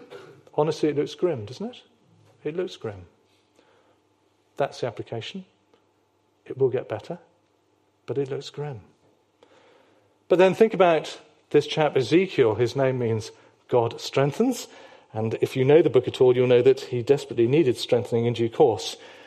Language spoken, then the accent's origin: English; England, United Kingdom; I am an Englishman. What more could one want?